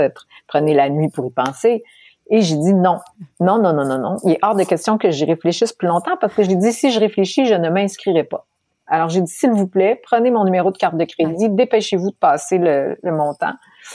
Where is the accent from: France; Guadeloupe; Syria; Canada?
Canada; Quebec; accent: Quebec French; T'imagines, moi, mon accent québécois, c'était compliqué au début, là.